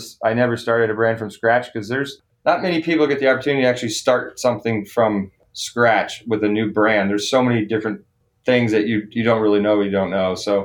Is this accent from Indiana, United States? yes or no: yes; Elkhart, Indiana, United States; I grew up in Elkhart, Indiana. So I was born and raised here. I saw RVs pass me every single day when I was a kid.